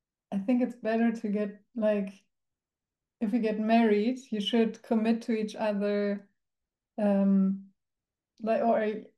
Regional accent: Germany; I'm from Germany.

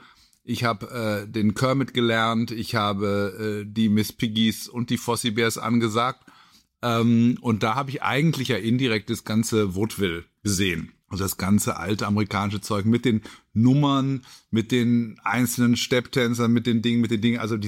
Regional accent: Nuremberg, Bavaria, Germany; Ich komme aus Nürnberg, Langwasser, so eine Hochhausstadt.

